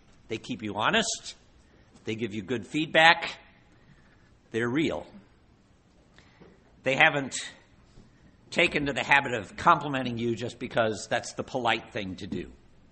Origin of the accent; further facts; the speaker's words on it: New York, United States; I came from New York, and I talk fast.